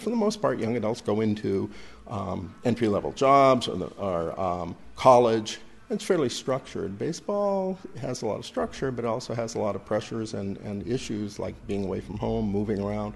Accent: Phoenix, Arizona, United States; born there; I went back to the state of Arizona. I was born in Phoenix, and after 4 years in Boston in the cold, I decided I need to get back to the desert

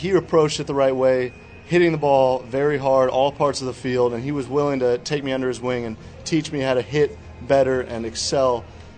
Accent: Wichita, Kansas, United States; I was actually born and raised in Wichita, Kansas.

